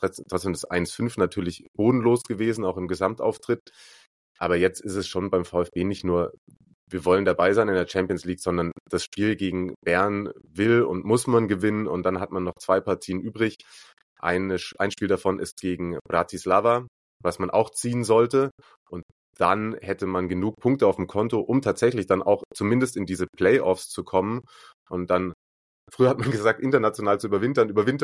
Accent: Baden-Württemberg, Germany; accent: Swabian; Ich komme ja ursprünglich aus, bin gebürtiger Schwabe. Also ich könnte, wenn ich wollte, aber ich will nicht mit dem Schwäbeln.

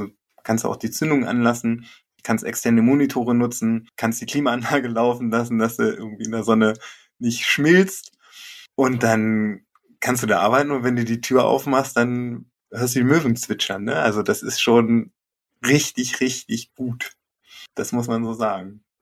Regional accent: Germany; born there; Gebürtig komme ich aus dem Harz.

